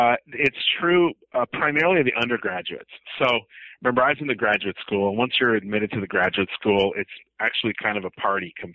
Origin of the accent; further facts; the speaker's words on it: Minnesota, United States; I am from the Midwest, from Minnesota originally